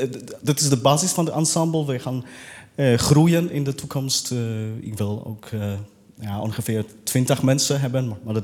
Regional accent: Poland; Dutch is a second language; Ja, ik ben Pool. Ik kom uit Polen.

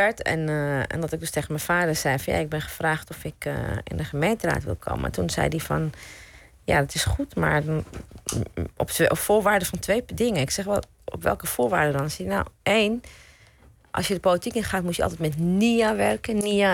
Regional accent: Amsterdam, North Holland, Netherlands; Geboren in Amsterdam-Oost, opgegroeid in Amsterdam-Zuid.

